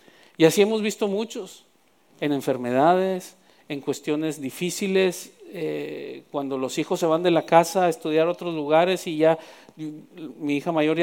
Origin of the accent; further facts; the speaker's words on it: Mexico; otros somos mexicanos, otros son americanos, tenemos de muchas cosas aquí